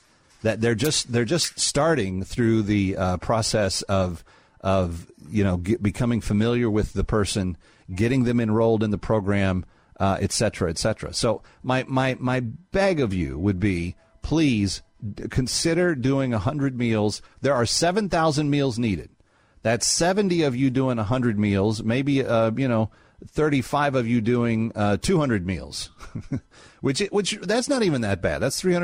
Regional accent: the South, United States; and that's a technical southern term. See, I grew up in the South.

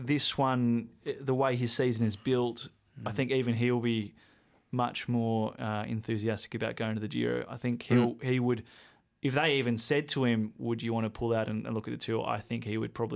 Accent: Australia; We are in Australia. We are all Australian.

